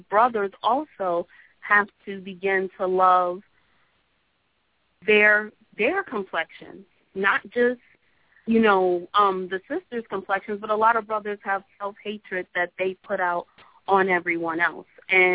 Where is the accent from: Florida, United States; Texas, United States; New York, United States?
New York, United States; New York City; but unfortunately, growing up in New York City, I would pass different Hebrew camps